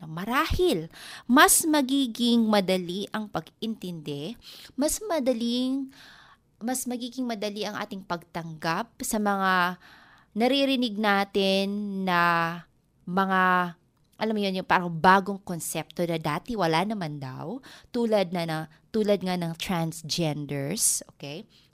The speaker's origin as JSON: {"language": "Tagalog", "region": "Eastern Visayas", "country": "Philippines", "first_language": "Waray", "second_language": "Tagalog", "said": "Dahil nga meron akong dialect, waray ako, napakadali sa akin na mag-shift ng lingwahe."}